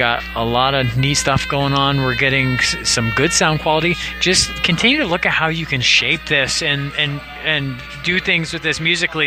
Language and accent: English; Erie, Pennsylvania, United States; I'm from Erie, Pennsylvania.